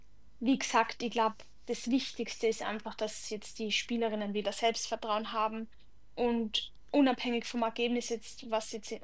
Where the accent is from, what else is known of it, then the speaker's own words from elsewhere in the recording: Zirl, Tyrol, Austria; Genau, also ich komme ja aus Tirol, aus dem wunderschönen Dorf Zirl. Das ist ungefähr 15 Minuten von Innsbruck entfernt.